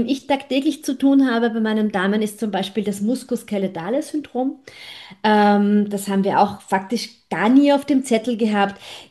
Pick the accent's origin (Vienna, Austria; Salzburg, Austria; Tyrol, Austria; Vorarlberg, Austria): Vienna, Austria; ich bin 54 Jahre alt, ich bin Wienerin.